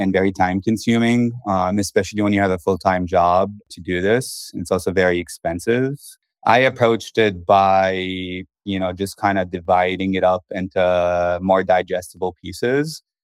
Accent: Lebanon; now in United States; I'm originally from Lebanon

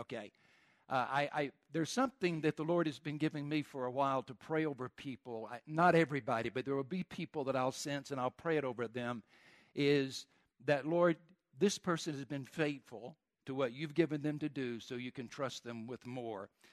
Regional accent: the South, United States; accent: southern; So hopefully my southern accent is not too bad and you'll be able to follow the things that I want to share with you today.

